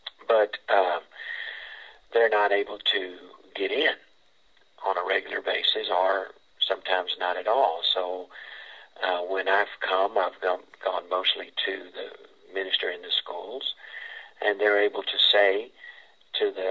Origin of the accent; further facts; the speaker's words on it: United States; they just needed an open door just because I was from the United States of America.